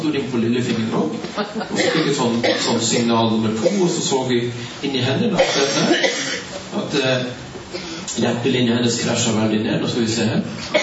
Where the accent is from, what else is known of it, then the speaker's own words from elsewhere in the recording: Iceland; now in Norway; Jeg er så fra Island.